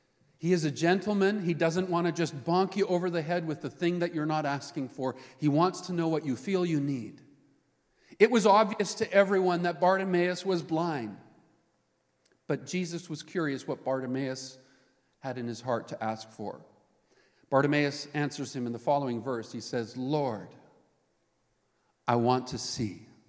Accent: Canada; born there; I was born here. My parents happened to be on a trip to Sweden when I was conceived. So like an IKEA product, I'm made in Sweden, but I was born in Canada. My dad was born in Sweden himself

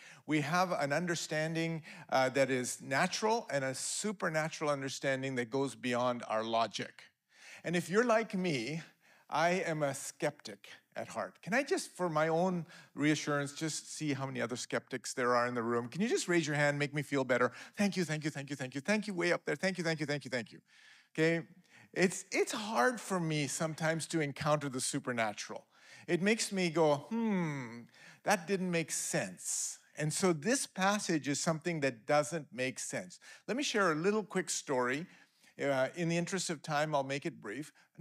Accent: Powell River, British Columbia, Canada; we grew up in Powell River, right? So this is like home.

